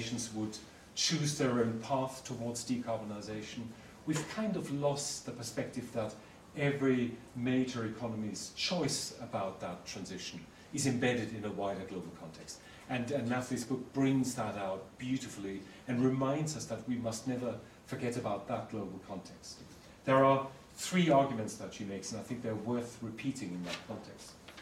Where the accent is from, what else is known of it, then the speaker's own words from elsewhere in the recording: Germany; I'm from Germany, and perhaps Germans have a particular habit of writing in that style.